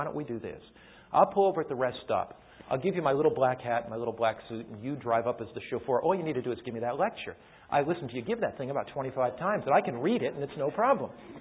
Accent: United States; I mean, here I came as an American.

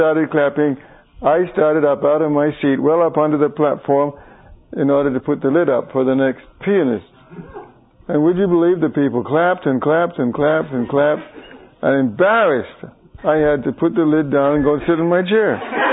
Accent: England, United Kingdom; born there; I was born in England. We were born within 3 months of each other, but 7,000 miles apart.

